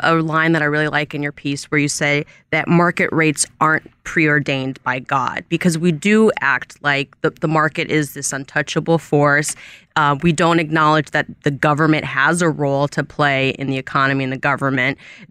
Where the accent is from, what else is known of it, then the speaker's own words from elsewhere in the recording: Oakland, California, United States; I'm from Oakland and I'm constantly bragging about how we do things right out there.